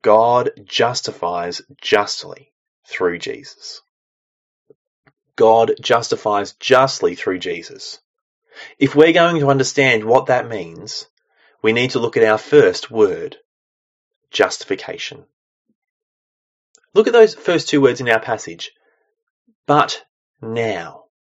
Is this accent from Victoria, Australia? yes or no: yes; Geelong, Victoria, Australia; Growing up in Geelong, I'd be at the beach regularly.